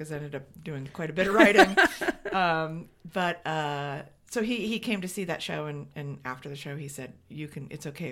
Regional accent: New Jersey, United States; where I grew up in New Jersey was the suburbs where a lot of the old Broadway hoofers would come to settle once they had kids.

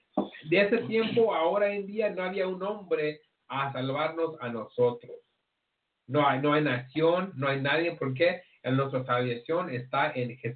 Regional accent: Mexico; nosotros como mexicanos o latinos, negros americanos y nativos, somos una nación

